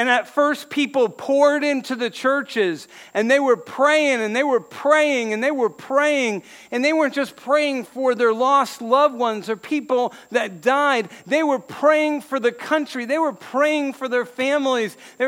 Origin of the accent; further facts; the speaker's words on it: New York, United States; we're from New York State. My family is.